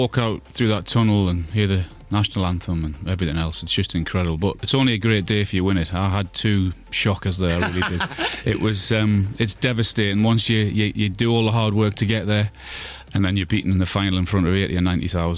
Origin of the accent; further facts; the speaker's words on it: North East England, United Kingdom; it was always my dream also to play for my hometown club, because as a kid, since a 10-year-old, I stood on the terraces on the Gallagher end, and I wanted to play there at St James's Park, and I wanted to score.